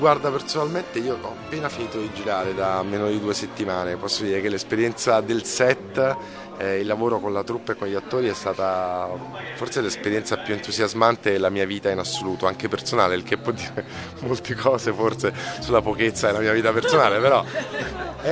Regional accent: Naples, Campania, Italy; è un tipo di immagine di Napoli che io da napoletano non riesco a vedere.

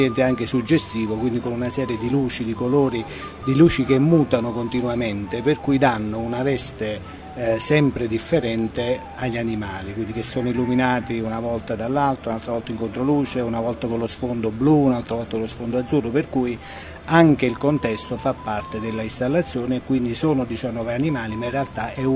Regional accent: Salerno, Campania, Italy; io sono di Salerno, pur essendo direttore di Frosinone, abito a Salerno

